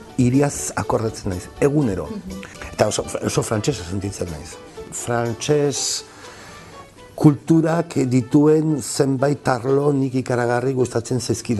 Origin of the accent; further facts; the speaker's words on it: Pamplona, Navarre, Spain; horretakoa eta izan naiz, Iruñakoa izan bai naiz.